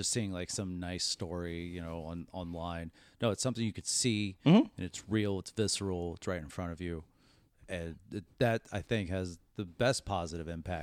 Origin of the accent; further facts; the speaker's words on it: Irving, Texas, United States; I kind of equate this with like growing up in Irving and, you know, my fellow, you know, people my age and the mall rats that were at the Irving.